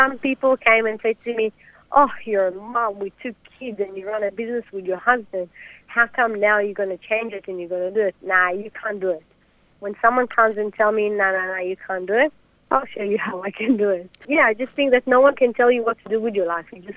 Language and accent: English; Israel; also born or lived in Australia; now in Sydney, Australia; I'm an Israeli actor / Australian. I was born in Australia, but I grew up in Israel. Once I finished my army service, I came back to Australia. I've been here for nearly 19 years. And I live in Sydney